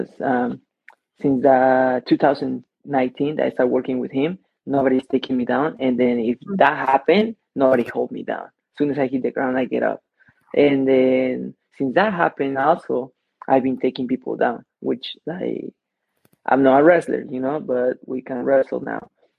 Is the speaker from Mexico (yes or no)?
yes; Mexico; now in United States; And then it was like I was coming straight from Mexico, and then I just had like striking and some jiu-jitsu, but I didn't know anything about like wrestling. And then I mean, we have Lucha Libre, you know, in Mexico, but that's totally different